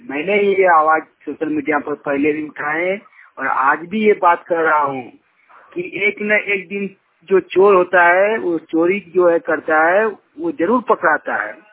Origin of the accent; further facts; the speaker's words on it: Jharkhand, India; ग्राम कस्मा चट्टी, जिला बोकारो, राज्य झारखंड का निवासी हूँ।